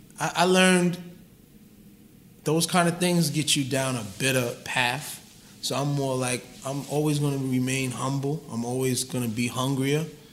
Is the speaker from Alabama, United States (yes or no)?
no; Queens, New York, United States; I'm from South Jamaica, Queens.